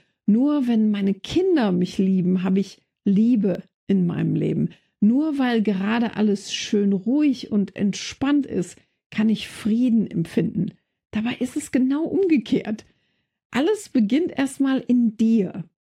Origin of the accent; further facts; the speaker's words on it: Germany; Ich komme aus Deutschland, er aus Kanada. Mein Englisch ist ziemlich flüssig und er spricht gar kein Deutsch.